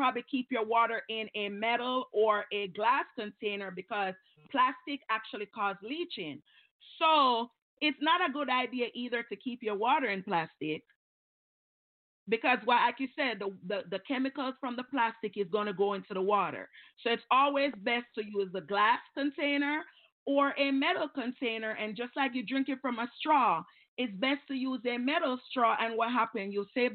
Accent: Jamaica; So given the fact that, like, I come from Jamaica, right? In Jamaica, we have all the herbs

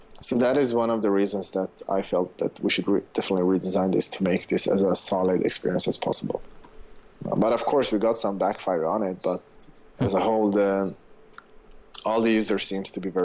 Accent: Sweden; probably because I'm from Sweden.

